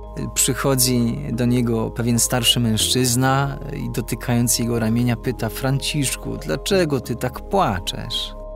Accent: southern Poland, Poland; Ja pochodzę z południa Polski, z krainy latających siekier.

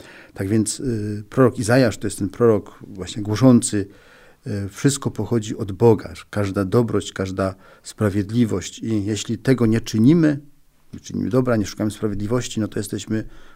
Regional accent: Rybnik, Silesian Voivodeship, Poland; Ja pochodzę z Górnego Śląska, urodzony w Rybniku jestem, gdzie są rodziny ewangelickie.

